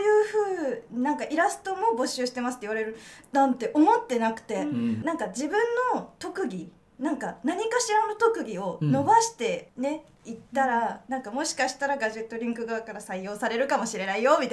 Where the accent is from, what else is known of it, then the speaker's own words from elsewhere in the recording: Osaka, Japan; 出身は大阪からやってまいりました。そうです、大阪です。